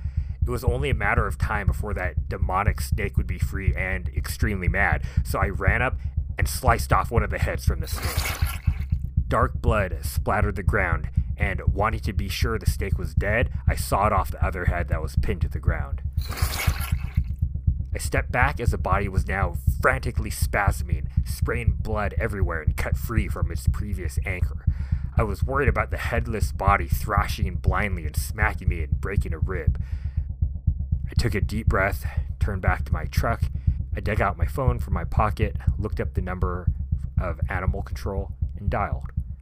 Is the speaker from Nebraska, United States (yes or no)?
no; California, United States; Growing up in Central California, the only snake I ever really had to worry about was the rattlesnake